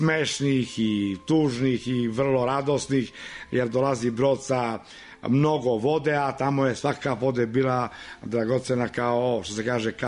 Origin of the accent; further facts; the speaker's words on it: Serbia; a mi koji smo bili iz Srbije smo dobijali raspored u negde na moru